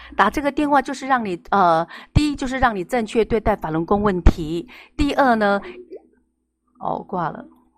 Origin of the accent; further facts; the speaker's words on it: Taiwan; 欢迎有机会来台湾旅游哈，毕竟咱们都是同文同种一家亲